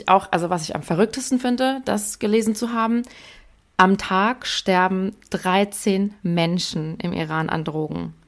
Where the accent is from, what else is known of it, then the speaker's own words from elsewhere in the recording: Hesse, Germany; hier in Deutschland, ich komme aus Hessen, in der Nähe von Frankfurt.